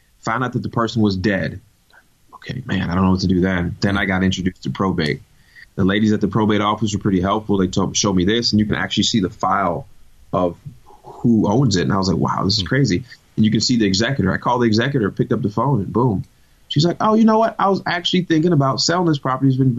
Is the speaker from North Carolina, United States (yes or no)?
yes; Winston-Salem, North Carolina, United States; also born or lived in New York; So I went into a neighborhood we grew up in because we moved from New York into Winston-Salem, North Carolina. We moved to a neighborhood called Salem Woods.